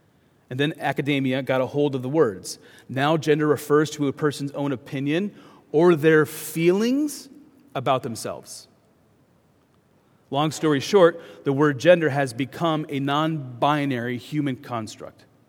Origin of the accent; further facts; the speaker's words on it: Cedar Rapids, Iowa, United States; born there; I was born in 1981 in Cedar Rapids, Iowa, at St. Luke's Hospital.